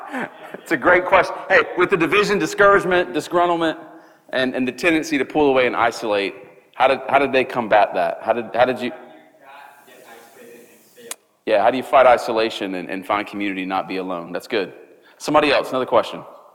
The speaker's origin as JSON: {"language": "English", "town": "Charleston", "region": "South Carolina", "country": "United States", "tie": "born or raised there", "said": "the church that God had called us to plant back in Charleston, which is my hometown"}